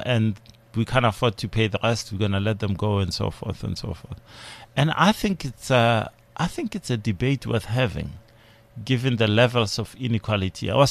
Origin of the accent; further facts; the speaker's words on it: Limpopo, South Africa; I'm from Limpopo originally.